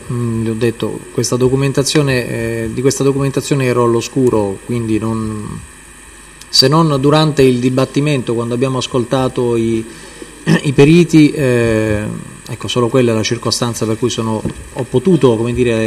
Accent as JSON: {"language": "Italian", "town": "Taranto", "region": "Apulia", "country": "Italy", "tie": "born there", "said": "Sì, vivo a Taranto, sono nato a Taranto."}